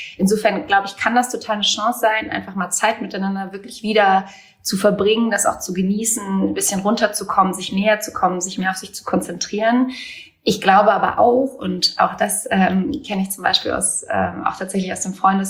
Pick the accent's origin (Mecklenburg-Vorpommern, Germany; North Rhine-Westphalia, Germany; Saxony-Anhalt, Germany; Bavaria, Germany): North Rhine-Westphalia, Germany; Cologne; now in Berlin, Germany; wir sind ja eigentlich aus Köln. Also wir haben ja in Köln gegründet und auch lange in Köln gelebt. Und wir sind jetzt gerade noch vor den Beschränkungen super spontan und ich sag mal deutlich eher als geplant noch schnell nach Berlin gezogen.